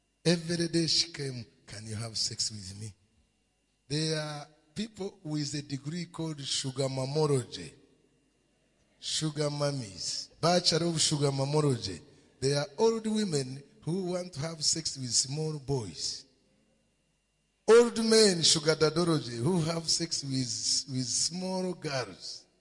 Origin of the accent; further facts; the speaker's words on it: Rwanda; I am a refugee from Rwanda. I don't have my relatives.